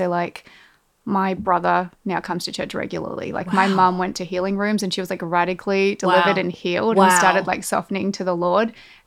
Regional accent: Australia; also born or lived in Nepal; was actually born in Nepal, and I spent probably like my early years of life there, and my family migrated to Australia when I was around, well, first at the age of 2 and then 6.

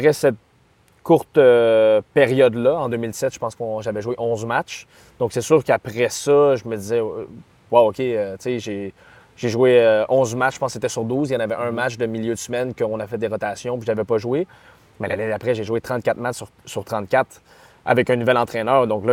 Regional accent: Quebec, Canada; Oui, on est des joueurs locaux. On est des Québécois. Puis on aime jouer ici à Montréal.

